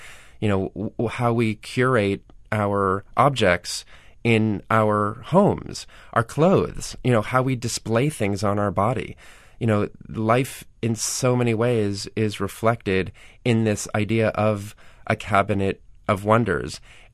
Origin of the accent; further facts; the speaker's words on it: New Jersey, United States; also born or lived in New York City, United States; My parents, we were raised in New Jersey. My parents hated New York.